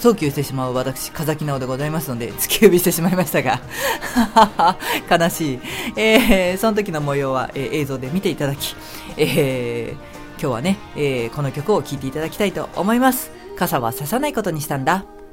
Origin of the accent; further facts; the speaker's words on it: Tokyo, Japan; born there; 関東、東京、私東京生まれなんですけど、東京の人はね、六虫やってるんですよ。